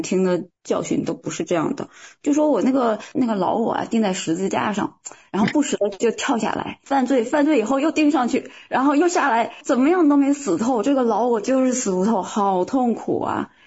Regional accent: China; moved away; 这是我们这个从大陆出来的人的习惯。

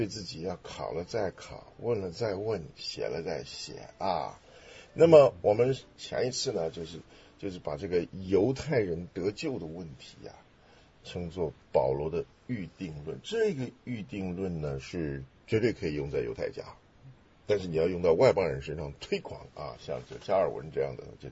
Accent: Henan, China; 那就不能再把它当成一个温州人问题啊，跟我河南人没关系

